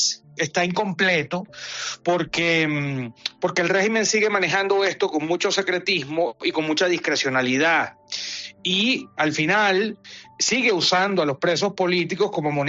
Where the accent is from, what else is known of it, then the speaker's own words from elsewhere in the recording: Venezuela; como venezolanos a todos nos inquieta la situación que tienen los venezolanos injustamente presos